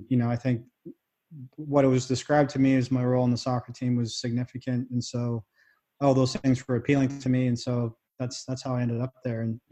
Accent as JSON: {"language": "English", "country": "Canada", "said": "like I said, for as a Canadian"}